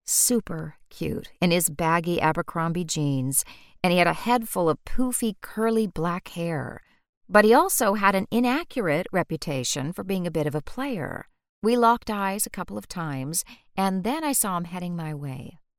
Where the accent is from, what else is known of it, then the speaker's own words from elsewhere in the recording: Lafayette, Louisiana, United States; we moved from my hometown of Lafayette to Monroe, Louisiana.